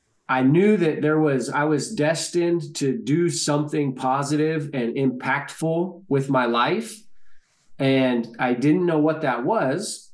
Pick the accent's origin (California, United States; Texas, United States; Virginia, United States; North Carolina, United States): Texas, United States; Bandera; So I grew up in Texas, Bandera, Texas, which is actually where Warrior's Heart is located.